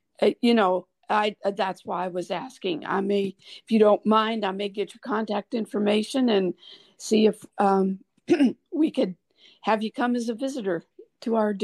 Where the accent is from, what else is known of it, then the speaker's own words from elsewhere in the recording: South Carolina, United States; We've had this topic come up in our state. I'm from South Carolina. Excuse me, South Carolina.